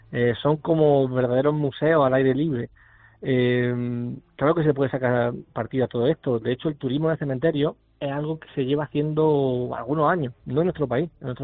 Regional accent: Alcaudete, Andalusia, Spain; y ya tirando para mi tierra, el cementerio histórico de Alcaudete, que también es una verdadera maravilla

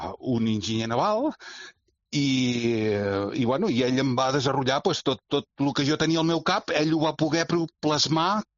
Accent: Catalonia, Spain; sempre jo sóc de la zona aquesta del nord de Cap de Creus, o sigui, sóc de l'Alt Empordà.

